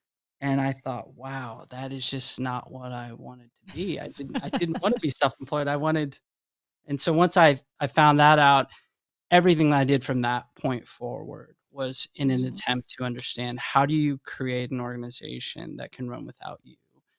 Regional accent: Midwest, United States; also born or lived in Hawaii; I grew up in the Midwest, got to spend some time in Hawaii, and so I have a big piece of my heart that lives there.

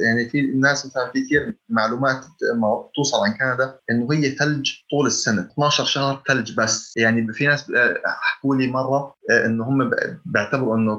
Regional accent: Jordan; now in Canada; الجالية الأردنية مثلاً والله إحنا ما نتعاملش مع الجالية المصرية

